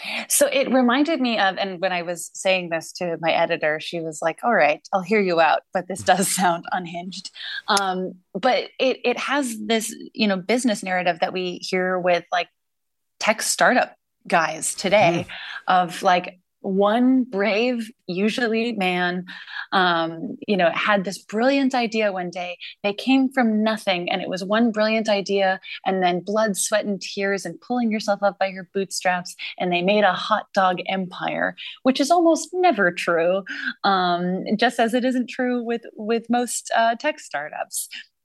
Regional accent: New England, United States; I like the New England buns. I'm from New England.

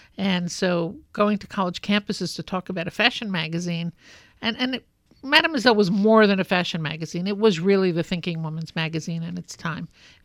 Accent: Brooklyn, New York, United States; I grew up in Brooklyn.

